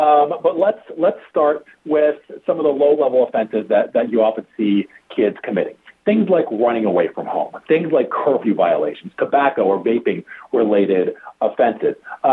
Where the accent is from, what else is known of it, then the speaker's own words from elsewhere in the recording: Michigan, United States; You know, I grew up in Washtenaw County, and I know for a fact that as a white guy, white teenager, me and my friends were, you know, we were engaged in some adolescent misbehavior.